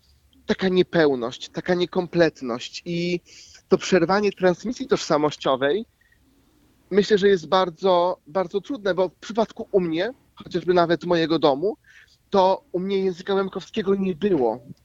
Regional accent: Lemko Region, Poland; now in Warsaw, Poland; ja sam jako młody Łemko mieszkam obecnie w Warszawie, natomiast jeżeli nie uda mi się na miesiąc, w ciągu miesiąca wrócić do rodziców na Łemkowinę

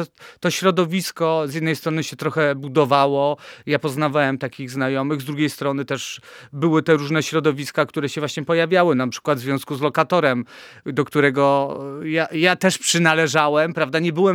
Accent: Kraków, Lesser Poland, Poland; No ja pochodzę z takiego robotniczego osiedla krakowskiego

